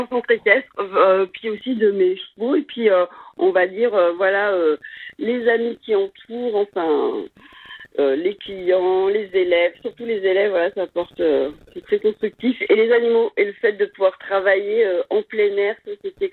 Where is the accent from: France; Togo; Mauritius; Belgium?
France; Saint-Cassien, Auvergne-Rhône-Alpes; j'ai toujours connu que Saint-Cassien. Alors maintenant, moi, j'habite juste à côté, j'habite sur la Murette, mais j'ai toujours été sur Saint-Cassien, je suis native de Saint-Cassien.